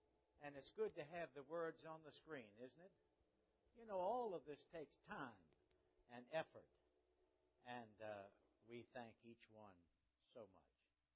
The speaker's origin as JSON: {"language": "English", "town": "Richmond", "region": "Virginia", "country": "United States", "tie": "born or raised there", "said": "Growing up in Richmond, lunch was dinner. And dinner was supper."}